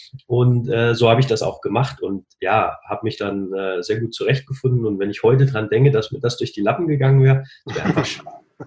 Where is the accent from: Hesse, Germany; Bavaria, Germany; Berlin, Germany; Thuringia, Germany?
Hesse, Germany; Hüttenberg; Also erstmal wohne ich oder bin ich aufgewachsen in Hüttenberg in Mittelhessen. Und Hüttenberg ist natürlich ein Traditionsstandort, was Handball anbetrifft.